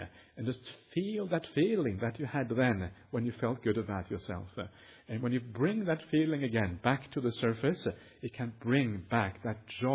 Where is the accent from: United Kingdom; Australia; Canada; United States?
Australia; Perth, Western Australia; Actually, I come from Perth.